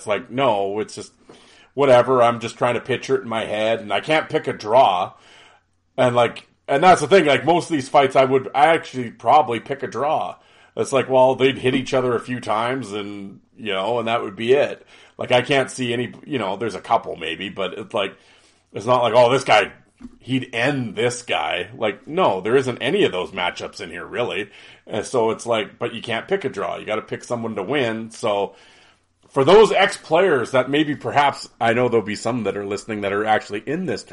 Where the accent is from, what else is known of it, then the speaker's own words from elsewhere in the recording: Canada; I'm Canadian.